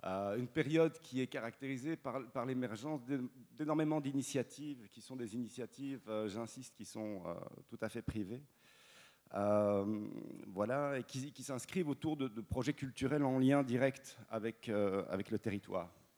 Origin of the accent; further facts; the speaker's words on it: Charleroi, Wallonia, Belgium; born there; Je suis né ici à Charleroi. Et puis, comme certains Carolo, je suis parti faire mes études à Bruxelles. Je suis revenu ici en 2003.